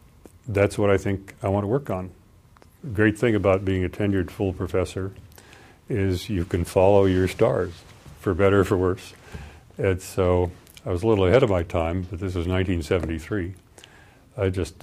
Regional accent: Seattle, Washington, United States; it resonated with me because I grew up in Seattle. I had a newspaper route up on Capitol Hill

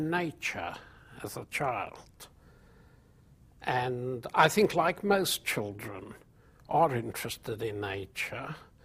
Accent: Gauteng, South Africa; there was a public library in my hometown, which was a small town just outside Johannesburg.

